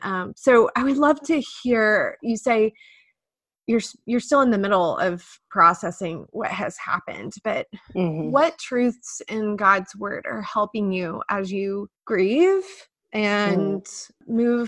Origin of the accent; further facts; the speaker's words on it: United States; I think I'll speak for myself as an American, even into my adult years